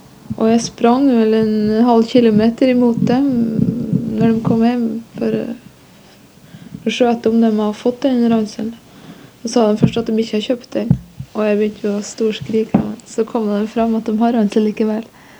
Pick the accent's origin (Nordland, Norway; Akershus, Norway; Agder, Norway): Nordland, Norway; Brønnøy; ja, jeg kommer fra Brønnøy kommune på grensa til Sømna. Det er altså ikke Brønnøysundmål, men det er Brønnøymål. Og kanskje nærmere Sømna enn akkurat Brønnøysund.